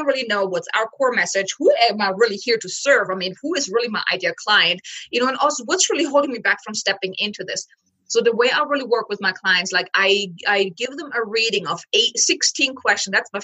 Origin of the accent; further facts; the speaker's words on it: Germany; English is a second language; moved away as an adult; now in United States; my ex-husband left us 2 months after we arrived here in the States, because I'm from Germany.